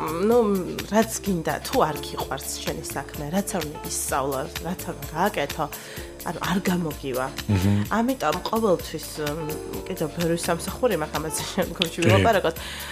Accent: Tbilisi, Georgia; ეს თბილისური რაღაცა უბანში გავიზარდე, სადაც აი კერძო ბინებია და ძალიან ისეთი სამეზობლო და

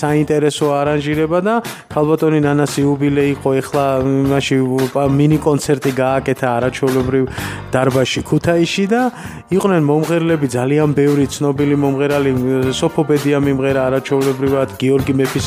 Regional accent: Batumi, Adjara, Georgia; now in Tbilisi, Georgia; ბათუმში დავიბადე, გავიზარდე, უსაყვარლესი ქალაქია ჩემთვის ბათუმი, თბილისში ვცხოვრობ

